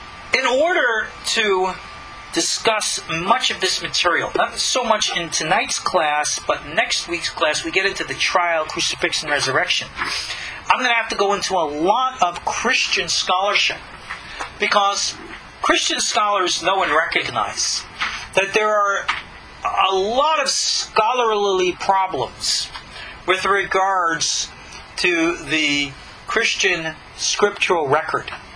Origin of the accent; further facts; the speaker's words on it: New York, United States; born or raised there